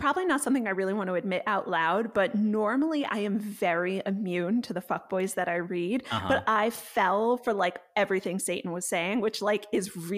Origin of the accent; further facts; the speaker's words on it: New England, United States; I'm from New England, so.